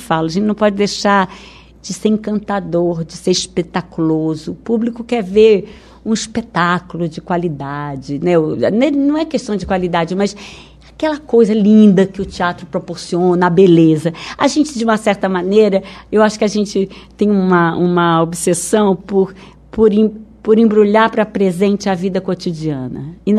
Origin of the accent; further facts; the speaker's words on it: Rio de Janeiro, Brazil; Não, eu não sou de São Paulo, eu sou do Rio.